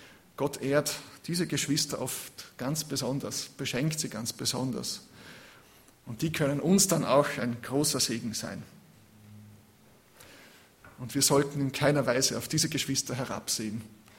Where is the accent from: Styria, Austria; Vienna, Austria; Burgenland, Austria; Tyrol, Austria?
Styria, Austria; Da in der Steiermark, in der Nähe, wo ich herkomme, da in Zeltweg, in Knittelfeld